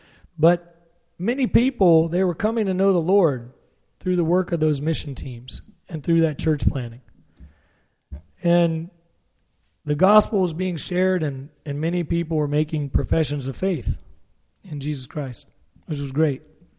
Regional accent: Maryville, Tennessee, United States; Originally, I'm from East Tennessee, a little town called Maryville. I'm a Tennessee grad.

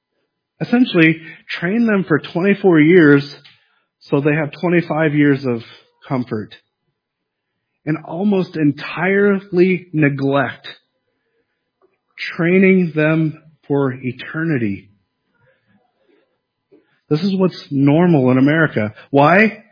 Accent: United States; I am an American. I have the right to pick on them, right?

